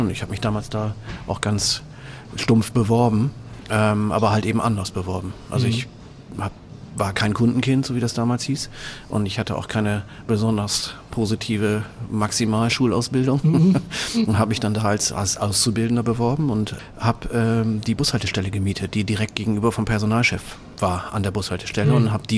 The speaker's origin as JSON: {"language": "German", "town": "Oldenburg", "region": "Lower Saxony", "country": "Germany"}